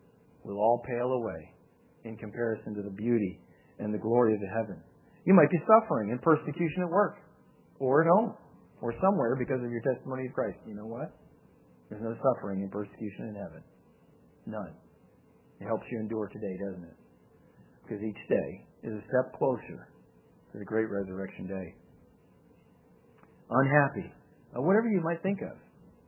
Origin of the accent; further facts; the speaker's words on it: United States; born there; because, you know, I'm an American too. I was born here. I love this place. I love being an American.